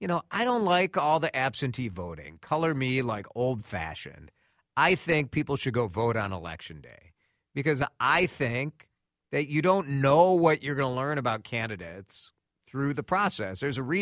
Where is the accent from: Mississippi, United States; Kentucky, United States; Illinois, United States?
Illinois, United States; Chicago; I grew up in Chicago, people. I know about multiple voting.